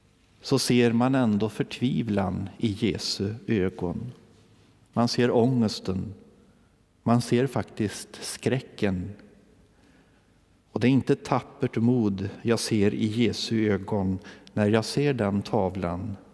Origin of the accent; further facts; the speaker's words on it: Värmland, Sweden; I sydvästra Värmland, min hemtrakt